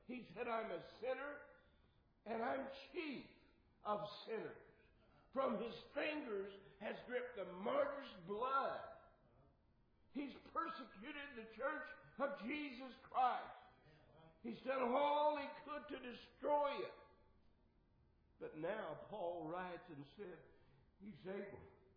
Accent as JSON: {"language": "English", "region": "Arkansas", "country": "United States", "tie": "born or raised there", "said": "Well, I was trying to get a house ready back here in Arkansas. Arkansas, my home state, for Connie and the boys."}